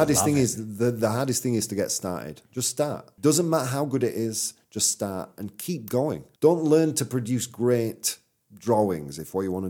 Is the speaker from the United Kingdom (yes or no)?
yes; Bradford, Yorkshire and the Humber, United Kingdom; Yeah, and quite a strong accent. So, guys, if you've kept up, well done, man. I'm from Yorkshire. I'm from Bradford, to be precise. Bradford in Yorkshire.